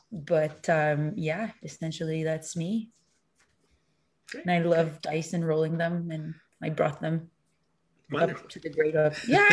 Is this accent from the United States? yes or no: no; Montreal, Quebec, Canada; So I'm actually from Montreal, Canada, so I have a little bit of an accent.